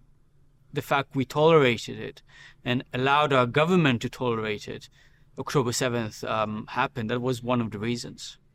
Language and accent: English; Sderot, Southern District, Israel; I grew up in Sderot on the Israel-Gaza border, so I experienced rocket attacks.